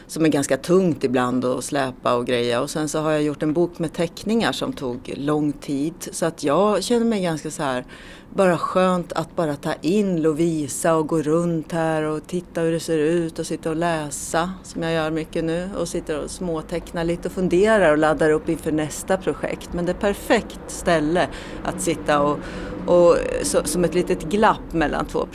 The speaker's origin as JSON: {"language": "Swedish", "country": "Sweden", "tie": "born there", "said": "Men jag är född i Sverige och mina syskon också, men så att vi har ju alltid haft mycket finskt släktbesök och så på somrarna"}